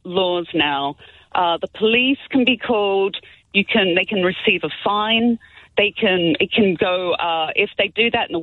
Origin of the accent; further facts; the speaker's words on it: Australia; now in Kent, United Kingdom; Well, as an Australian, I was born and raised there. I've lived in England for 20 years.